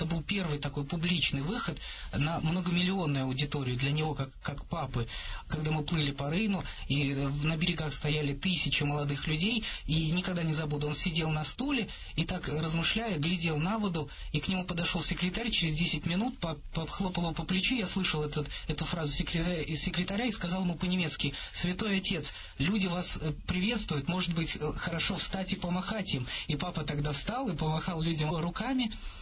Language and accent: Russian; Russia; я из России.